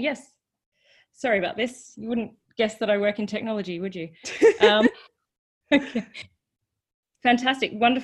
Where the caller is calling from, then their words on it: Sydney, New South Wales, Australia; I'm dialing in from Sydney